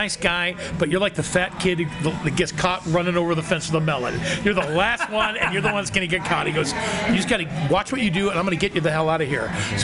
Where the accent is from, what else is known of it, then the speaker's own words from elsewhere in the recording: Midwest, United States; I even though I'm from the Midwest, whatever Midwestern I can bring to it, I feel I am a San Francisco, California regional theater person and comedian